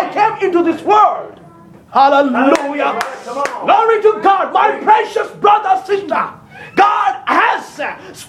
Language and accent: English; India; I'm from India already.